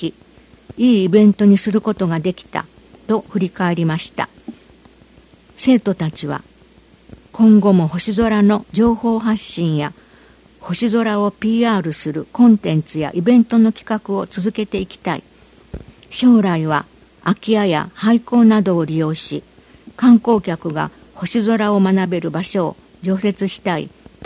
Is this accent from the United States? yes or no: yes; United States; now in Ono, Japan; 大野市の印象は、自然が豊かなところは私のふるさとと似ていますが、大野の方が花や草木の色彩が豊かで美しいと感じました。また米国は日本と比べ歴史が浅く古い建物が少ないのですが